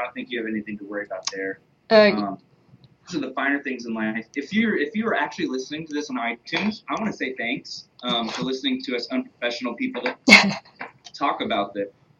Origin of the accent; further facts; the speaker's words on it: Oklahoma, United States; He moved to Texas. I'm from Oklahoma.